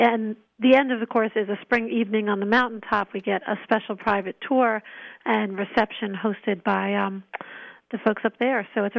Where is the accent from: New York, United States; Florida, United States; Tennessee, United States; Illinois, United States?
New York, United States; Manhattan; We are, but not driving in it.